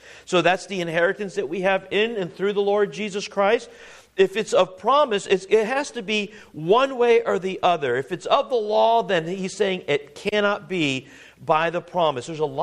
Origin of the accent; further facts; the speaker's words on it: Missouri, United States; I'm going to ask you a silly question, because I'm from Missouri, right?